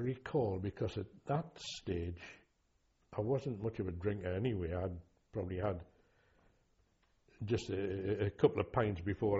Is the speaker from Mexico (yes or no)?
no; North East England, United Kingdom; accent: Geordie; But my accent was never extreme. It was never really pitmanic, but I think the Welsh were the nearest to the sort of more reasonable Geordie accent.